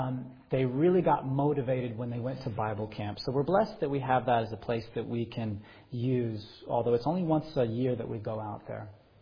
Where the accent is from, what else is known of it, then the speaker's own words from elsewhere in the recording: Virginia, United States; I think I mentioned I'm from Virginia State, right? So we do have some people who say things like y'all, and I'm one of them.